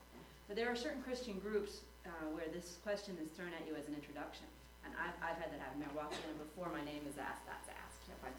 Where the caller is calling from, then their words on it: Minnesota, United States; I come to you from Central Minnesota